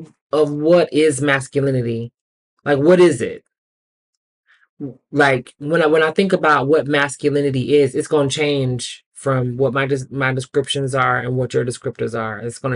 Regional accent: the South, United States; I'm from the South.

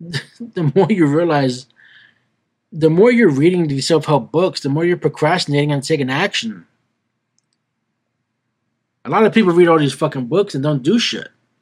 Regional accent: Brooklyn, New York, United States; It's a bunch of poetry about my life growing up in Brooklyn in the hood.

